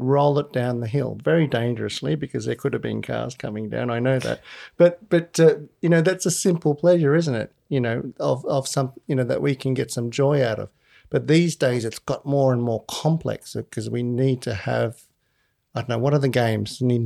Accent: Sri Lanka; one of the other things I remember about my growing up in Sri Lanka

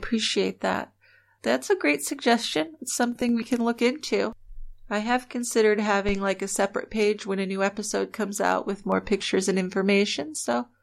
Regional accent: Maine, United States; So I don't know how familiar you are with us, Michael, but we are from Maine, and I actually lived at one point very close to Saco, so very familiar with the area, and have heard of the case.

